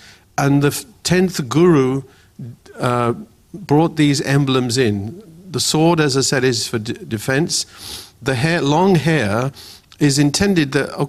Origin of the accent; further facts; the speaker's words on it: England, United Kingdom; accent: English; I grew up in England, and some of you may notice I've actually got an English accent. So in England, I had a nickname.